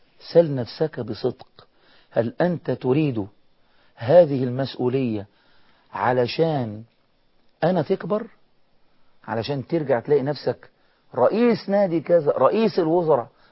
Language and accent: Arabic; Egypt; انا فاكر عندنا في مصر